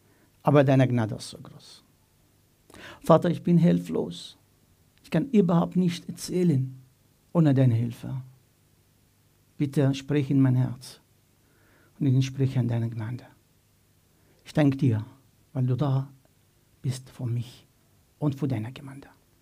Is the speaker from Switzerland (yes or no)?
no; Egypt; German is a second language; now in Austria; ich komme aus Ägypten. Ich bin 2. geboren am 17. Mai 1989, Mittwochabend um 19 Uhr.